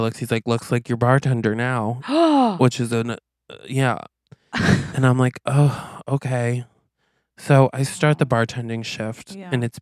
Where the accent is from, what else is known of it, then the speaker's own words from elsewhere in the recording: Quaint, Vermont, United States; And I'm like, I grew up in Quaint.